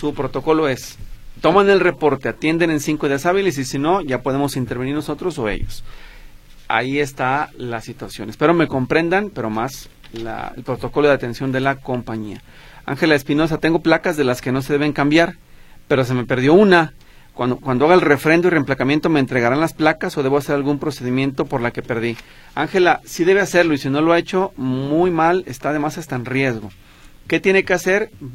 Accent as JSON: {"language": "Spanish", "town": "Guadalajara", "region": "Jalisco", "country": "Mexico", "said": "soy de Guadalajara."}